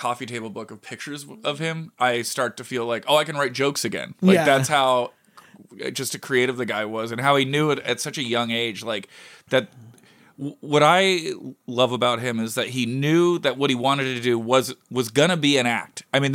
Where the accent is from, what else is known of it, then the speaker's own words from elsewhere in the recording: San Francisco, California, United States; I grew up in San Francisco when the Niners were like kings, right?